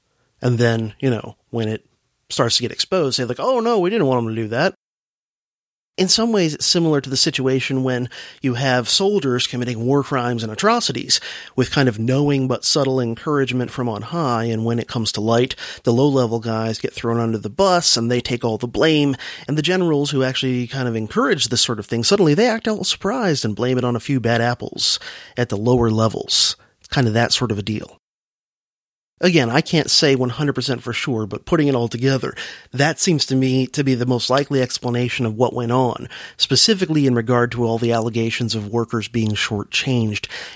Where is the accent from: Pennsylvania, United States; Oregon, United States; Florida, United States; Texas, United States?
Florida, United States; And as a youngster growing up in South Florida, I can remember hearing about this in Belglade and other sugar towns